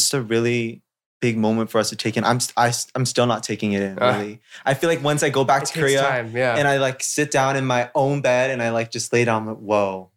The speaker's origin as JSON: {"language": "English", "town": "Toronto", "region": "Ontario", "country": "Canada", "tie": "born or raised there", "said": "I really like New York because it reminds me of Toronto, like my hometown."}